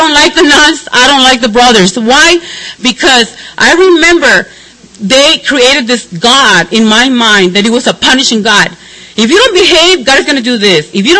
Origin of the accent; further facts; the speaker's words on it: Chicago, Illinois, United States; Don't you know, I'm from Chicago, I have to look good.